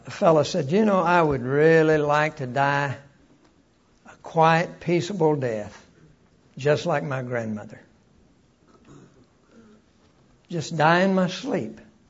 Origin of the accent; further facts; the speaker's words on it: Fieldton, Texas, United States; when I was a kid, I was raised out in West Texas, and it was a small community, Fieldton. We lived there until I was in the third grade